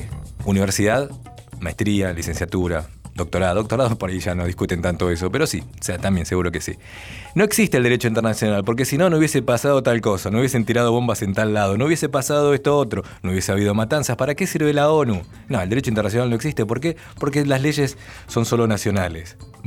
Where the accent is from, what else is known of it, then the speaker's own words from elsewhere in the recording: Argentina; lo que somos los argentinos